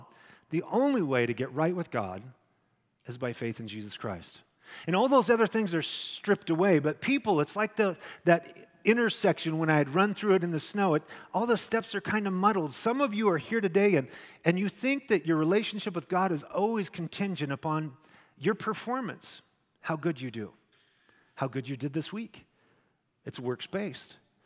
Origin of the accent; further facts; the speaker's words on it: Filer, Idaho, United States; it's from my hometown, Filer, Idaho.